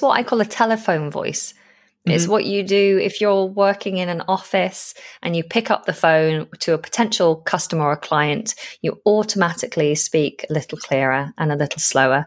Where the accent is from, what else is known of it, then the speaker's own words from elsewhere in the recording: Manchester, North West England, United Kingdom; accent: Lancashire; I'm from Manchester. I was brought up around Manchester. And if you heard me when I was a teenager, I'm unrecognizable now with how I speak. Because I used to have quite a strong Lancashire accent